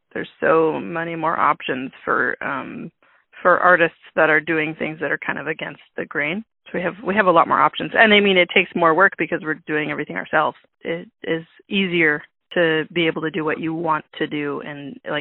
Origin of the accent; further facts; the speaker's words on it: Riverside, California, United States; also born or lived in La Palma; I was born in La Palma, California, which is Orange County. And I was raised in Riverside, which is the Inland Empire, so kind of in the desert of Southern California.